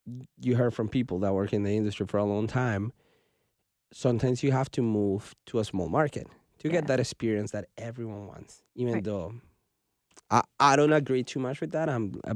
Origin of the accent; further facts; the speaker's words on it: Colombia; accent: Colombian; English is a second language; You tried to copy my Colombian accent at the beginning of the show.